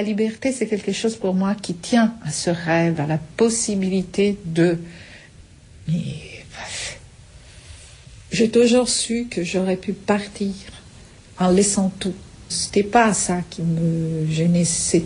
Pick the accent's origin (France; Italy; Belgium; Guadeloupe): Italy; French is a second language; Je l'ai perdue quand je suis partie d'Italie.